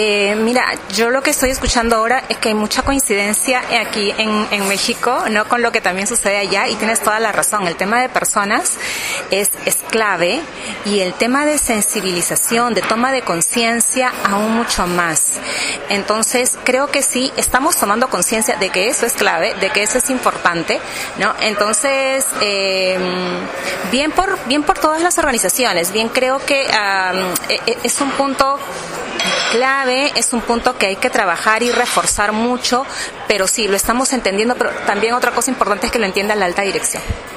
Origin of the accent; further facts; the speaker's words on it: Lima, Peru; yo vengo desde Lima, Perú